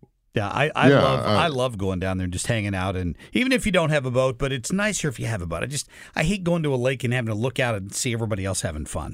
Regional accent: Missouri, United States; They were from like Germany, and when we told them we're from Missouri, Ozark is the first show they brought up.

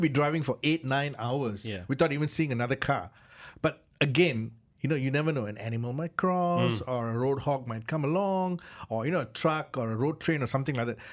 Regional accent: India; accent: Indian; Okay, sorry, my Indian accent.

